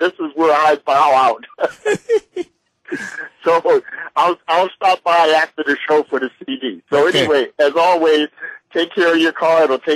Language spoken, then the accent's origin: English; Baltimore, Maryland, United States; They have it in my hometown, Baltimore.